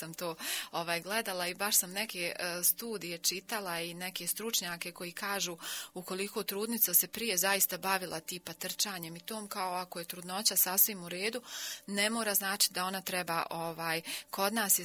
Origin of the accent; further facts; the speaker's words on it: Bosnia & Herzegovina; Pa mi smo iz Bosne, ja ne znam, kod nas je uvijek ono, i uzrečica je hajmo na kafu